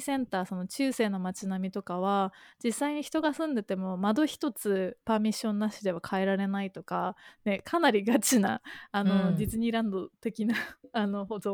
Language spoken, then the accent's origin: Japanese; Sendai, Miyagi, Japan; あとはなんか私仙台生まれなんですけど、うん、仙台の実家に帰った時に